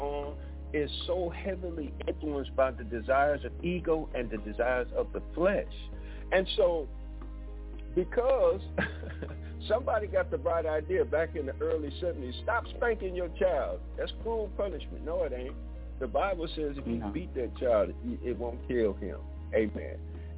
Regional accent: Detroit, Michigan, United States; I'm an Air Force veteran. I grew up in Detroit, so I know about military tactics.

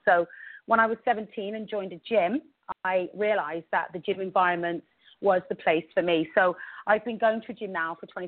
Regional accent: England, United Kingdom; born there; moved away as an adult; You can hear from my accent that I was actually born in England, and I moved here when I was 26 years old.

